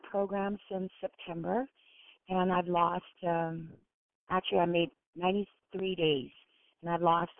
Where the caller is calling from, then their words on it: Hawaii, United States; I'm calling from Hawaii.